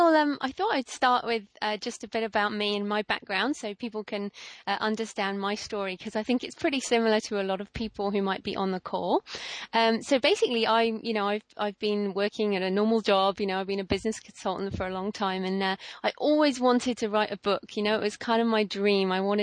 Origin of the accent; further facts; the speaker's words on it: England, United Kingdom; now in Australia; I'm English, but living in Australia.